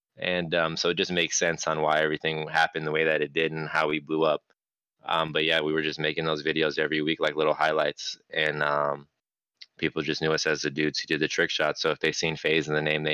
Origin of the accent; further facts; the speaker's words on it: Florida, United States; I'm from Florida